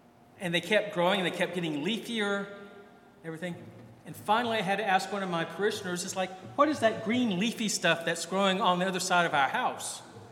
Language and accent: English; Dallas, Texas, United States; moved away as an adult; We came from Dallas to Milwaukee. That in itself wouldn't have been so bad, except we went from urban, concrete, sprawling metroplex to rural farmland.